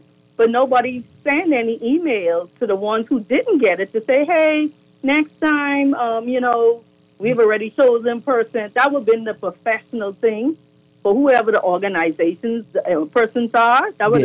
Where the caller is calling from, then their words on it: North Carolina, United States; I'm actually calling from North Carolina.